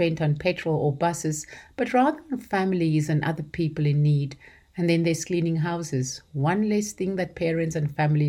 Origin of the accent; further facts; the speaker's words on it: South Africa; As a South African, one of the moments of chaos we often face is last-minute load shedding.